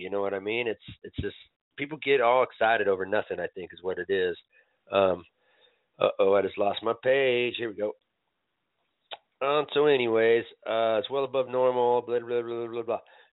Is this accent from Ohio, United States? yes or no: no; Tahoe, California, United States; I grew up in Tahoe, and I mean, I don't know if you've been to South Shore